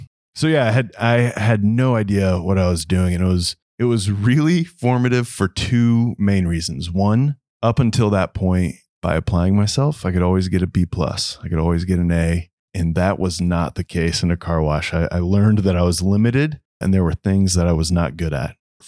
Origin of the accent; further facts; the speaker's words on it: Orlando, Florida, United States; I grew up here in Orlando, Florida. I am the son of two parents. I have two loving parents. Grew up here in Orlando.